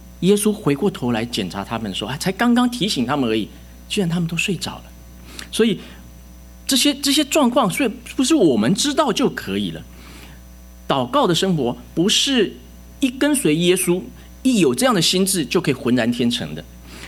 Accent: Taiwan; born there; 早期我在台湾出生的时候

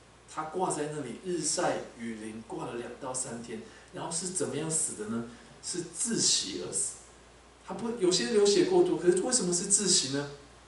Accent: China; 就好像我们中国人会公开的游街，对不对？

